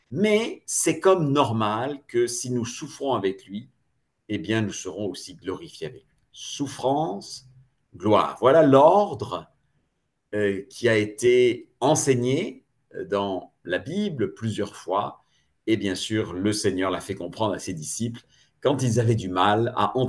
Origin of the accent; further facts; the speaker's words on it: France; now in Germany; je suis français en Allemagne